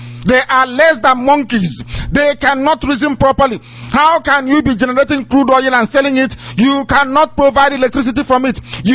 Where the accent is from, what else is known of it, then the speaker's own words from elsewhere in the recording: South East Nigeria, Nigeria; I am from Biafra.